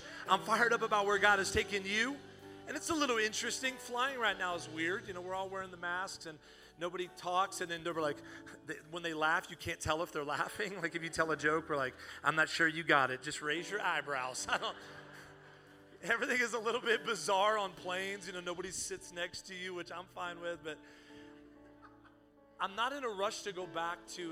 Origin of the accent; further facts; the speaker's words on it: Texas, United States; I'm from Texas, and we can't meet.